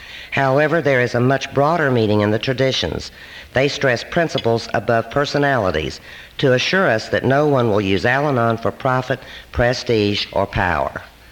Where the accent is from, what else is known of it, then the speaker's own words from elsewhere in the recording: Huntington, West Virginia, United States; I am from Huntington, West Virginia